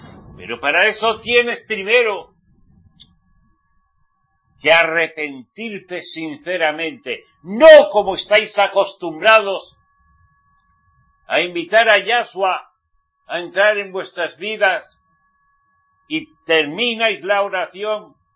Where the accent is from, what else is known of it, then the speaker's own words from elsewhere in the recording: Spain; Yo conozco bien España. Soy español.